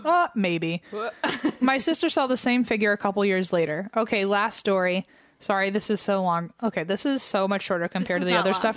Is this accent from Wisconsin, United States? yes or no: yes; Wisconsin, United States; So, I'm from Wisconsin and I feel like we are really known for cheese, beer, and serial killers.